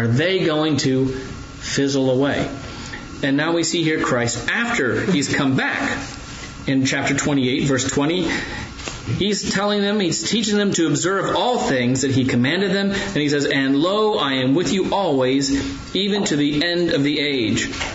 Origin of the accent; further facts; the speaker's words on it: Ohio, United States; I grew up in Ohio, where you get a little bit more windy roads.